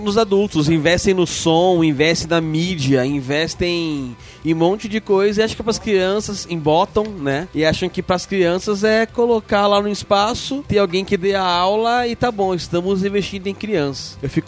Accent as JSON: {"language": "Portuguese", "region": "Rio Grande do Sul", "country": "Brazil", "said": "Sou gaúcho."}